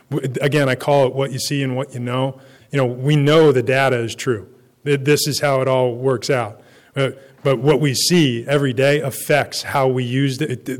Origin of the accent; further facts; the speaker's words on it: Toms River, New Jersey, United States; I am from Toms River, New Jersey, just up the road.